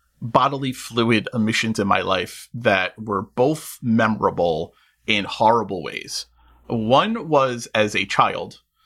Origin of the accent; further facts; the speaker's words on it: New York City, New York, United States; I grew up in Queens in New York, and we had the old fashioned radiators